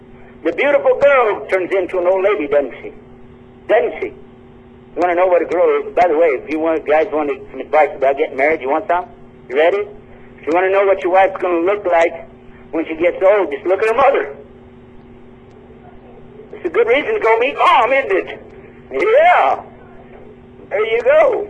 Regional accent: Texas, United States; I'm from Texas. We know what that means down there.

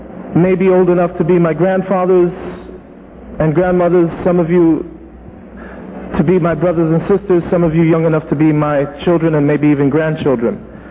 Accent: New York City, New York, United States; As a Spanish-speaking Muslim, I will give you a little bit of my background. I was born and raised in New York City from parents that came from the Caribbean, the island that is now known as Puerto Rico.

